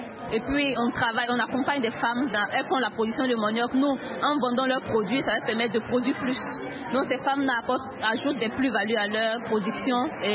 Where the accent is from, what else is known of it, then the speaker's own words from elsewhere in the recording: Côte d’Ivoire; je viens de la Côte d'Ivoire.